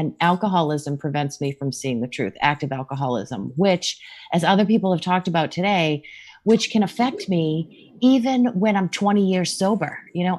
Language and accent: English; Boston, Massachusetts, United States; I grew up in Boston. I grew up just north of Boston.